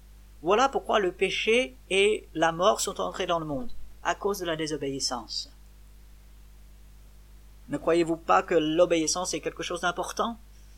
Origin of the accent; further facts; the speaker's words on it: France; en tant que Français, ici en France